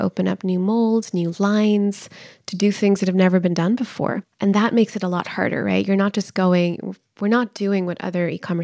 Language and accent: English; Pakistan; I can tell you as a Pakistani immigrant, how much that means to communities like my own who have simply not seen our traditions acknowledged